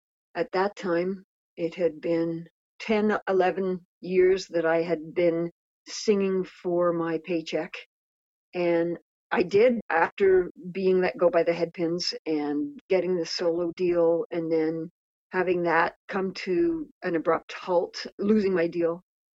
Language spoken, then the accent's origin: English; Vernon, British Columbia, Canada; also born or lived in Kamloops; I was born here in Vernon and moved away in grade 7 and moved to Kamloops and started grade 7.